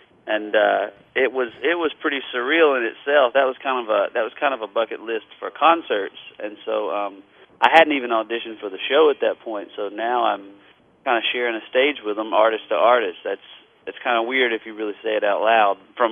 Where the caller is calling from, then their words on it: Nashville, Tennessee, United States; I am calling you from Nashville, Tennessee, man.